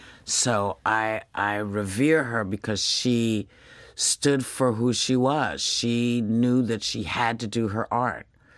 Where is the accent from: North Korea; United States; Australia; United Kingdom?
United Kingdom; Scotland; But it's not until somebody goes, my God, you're Scottish, do you go, oh, yeah, my God, I'm Scottish.